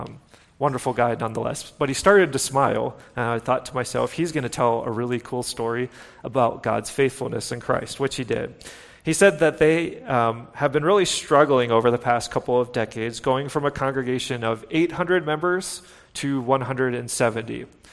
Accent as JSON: {"language": "English", "country": "United States", "said": "And my response was, I'm an American. That's what I do. That's what we do."}